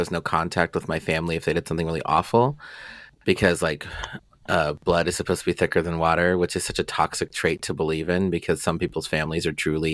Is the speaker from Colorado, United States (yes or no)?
yes; Colorado, United States; cause like I'm from Colorado, like my mom lives in Colorado and stuff like that.